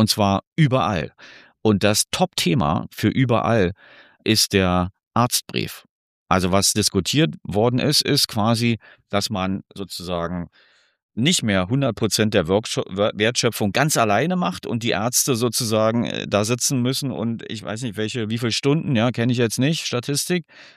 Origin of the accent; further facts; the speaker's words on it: Berlin, Germany; Ja, na, wir als Berliner, ich denke mal, wir sollten jetzt hier ganz schüchtern sein.